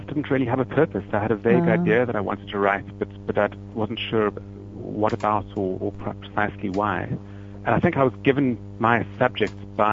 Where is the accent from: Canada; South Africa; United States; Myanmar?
South Africa; deciding to write was very, very much about being South African and writing about a very particular moment in South African history